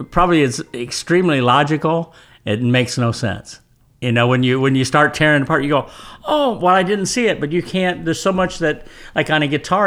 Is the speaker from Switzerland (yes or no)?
no; Detroit, Michigan, United States; I'm from Detroit, so I had a lot of those influences.